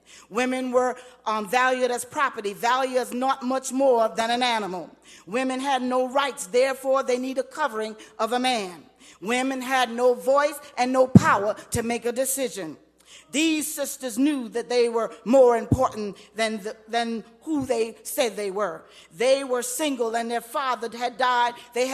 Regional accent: Summerton, South Carolina, United States; the first African-American female in my hometown of Summerton, South Carolina, to graduate from an all-white segregated Summerton High School.

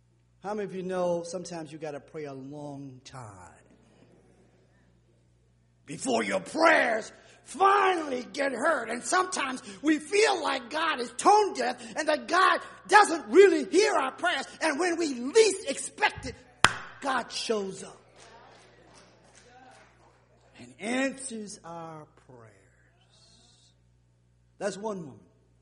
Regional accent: South Carolina, United States; I used to think it was the town I grew up in South Carolina in racism

